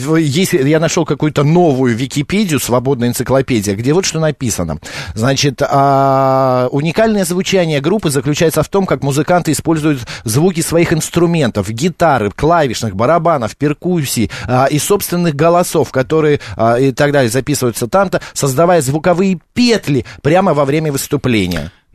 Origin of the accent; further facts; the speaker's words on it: Khimki, Moscow Oblast, Russia; Да, я из Химок.